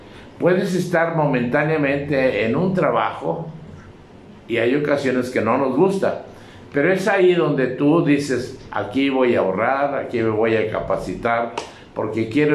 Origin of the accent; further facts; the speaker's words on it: Tampico, Tamaulipas, Mexico; Yo soy del puerto de Tampico, y pues yo me iba mucho a la playa y a las escolleras para ver salir y entrar los barcos.